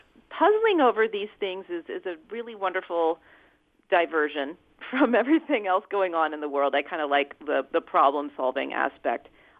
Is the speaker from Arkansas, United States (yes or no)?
no; Ohio, United States; I didn't know about pawpaws until I was in my 20s, and I grew up here in Ohio.